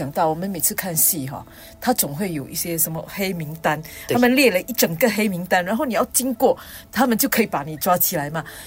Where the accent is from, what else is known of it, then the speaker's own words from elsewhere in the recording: Singapore; 那我身为新加坡人有什么好处？